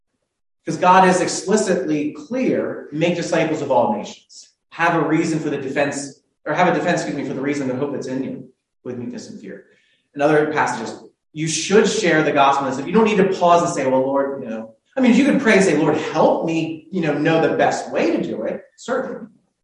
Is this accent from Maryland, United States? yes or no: no; Chambersburg, Pennsylvania, United States; when I grew up in Chambersburg, out near Greenwood Hills, as most of you probably know